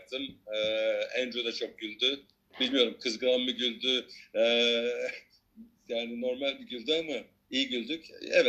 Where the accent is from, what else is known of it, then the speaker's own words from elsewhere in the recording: Australia; also born or lived in Istanbul; now in Turkey; Göztepe'de, Fenerbahçe'de doğdum. 7-8 yaşından beri Avustralya'da yaşıyorum.